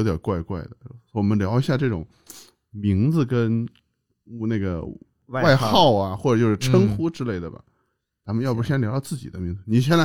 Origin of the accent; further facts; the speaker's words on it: China; 其实咱们从小在中国没这个概念，